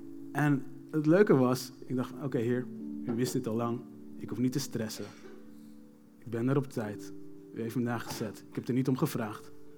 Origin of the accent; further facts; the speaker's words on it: Benthuizen, South Holland, Netherlands; Ik kwam zelf uit Benthuizen.